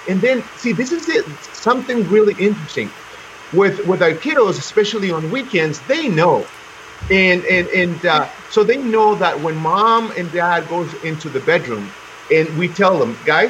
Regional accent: Mexico; And I come from Mexico. In Mexico, when I remember stores, I come from a little town

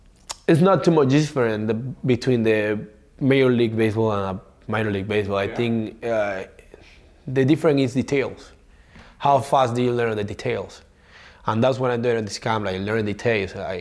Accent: Cuba; English is a second language; And I already bring that thing, I come from Cuba.

